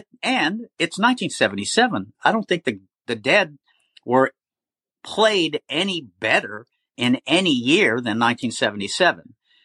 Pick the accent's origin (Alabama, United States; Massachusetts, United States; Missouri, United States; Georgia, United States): Massachusetts, United States; Boston; also born or lived in Florida / North Carolina / New Jersey / Oklahoma; now in San Francisco, United States; No, I'm actually from Boston, and my dad was in the military, so we did a lot of travel, international as well as, you know, we've lived in a bunch of states, Florida, North Carolina, New Jersey, Massachusetts a couple of times, and Oklahoma.